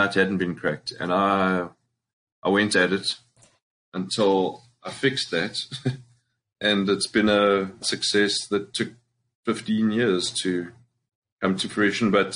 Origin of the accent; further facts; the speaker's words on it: Springs, Gauteng, South Africa; moved away as an adult; now in New York, United States; We want to know where you're from. I'm from Springs, proudly from Springs. Yep. I moved over with another company, Arthur Anderson, to New York